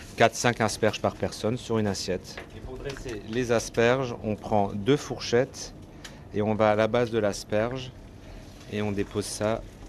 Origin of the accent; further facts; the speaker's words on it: Grand Est, France; Je suis ancré parce que je suis alsacien dans l'âme